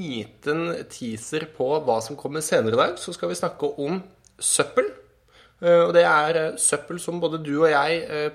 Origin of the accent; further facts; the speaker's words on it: Stange, Innlandet, Norway; Jeg kommer fra Stange, 12 kilometer sør for Hamar. Stange, eller Vestbygda, da, som ligger ned mot Mjøsa, kalt Nordens Toskane.